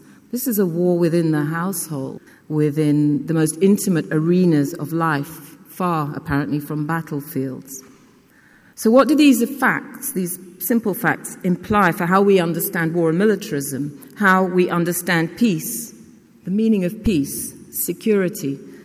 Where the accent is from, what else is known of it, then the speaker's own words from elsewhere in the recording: Nigeria; I grew up in Nigeria in the early civil war.